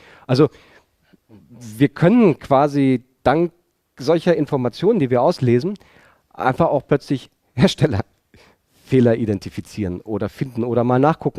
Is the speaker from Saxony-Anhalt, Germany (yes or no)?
no; Berlin, Germany; ich komme aus Berlin, auf die Berliner Map gegangen